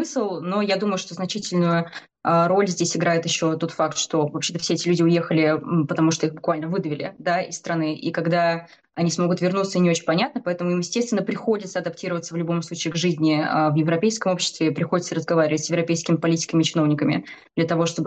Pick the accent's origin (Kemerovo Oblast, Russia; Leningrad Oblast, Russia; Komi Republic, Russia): Leningrad Oblast, Russia; я не из Петербурга, на самом деле, я из довольно маленького города в Ленобласти